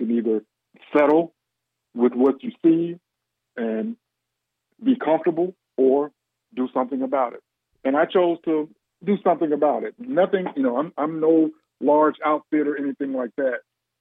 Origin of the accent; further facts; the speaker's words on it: Gary, Indiana, United States; Born and raised in Gary, Indiana. Graduated from one of the best high schools that was in Gary, which is Roosevelt.